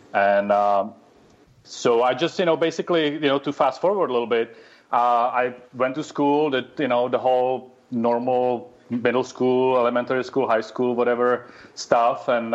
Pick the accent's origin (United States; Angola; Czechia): Czechia; I grew up in the Czech Republic back during the communism. So my first 15 years of my life